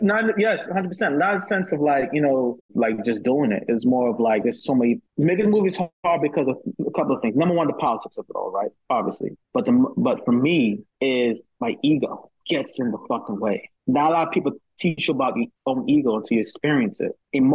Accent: Brooklyn, New York, United States; I grew up in Brooklyn. I grew up in Coney Island, Brooklyn.

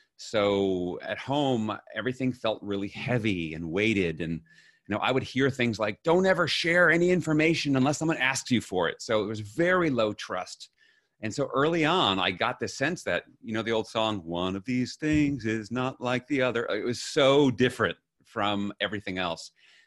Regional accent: New York City, New York, United States; born there; So I was born in Flushing, Queens in New York City in 1968.

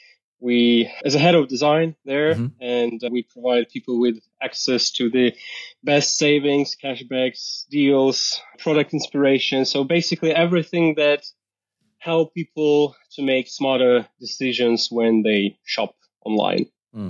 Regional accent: Zaporizhzhia, Zaporizhzhia Oblast, Ukraine; I'm originally from a city called Zaporizhia. Like the southern part of Ukraine.

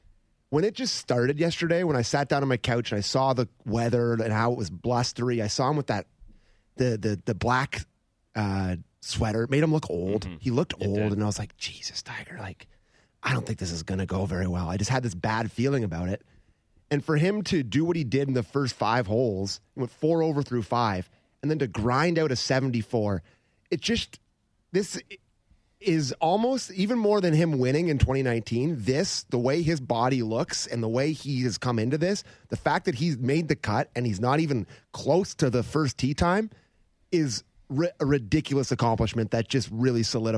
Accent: Toronto, Ontario, Canada; I'm from Toronto.

